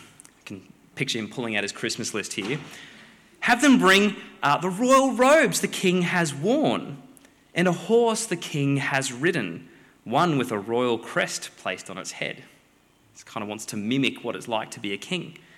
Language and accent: English; Brisbane, Queensland, Australia; give myself a little taste of my hometown of Brisbane.